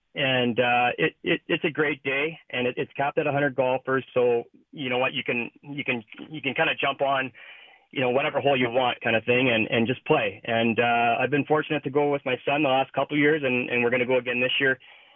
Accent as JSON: {"language": "English", "town": "Sherwood Park", "region": "Alberta", "country": "Canada", "tie": "born or raised there", "said": "I mean, I grew up playing hockey in Sherwood Park and all the way up"}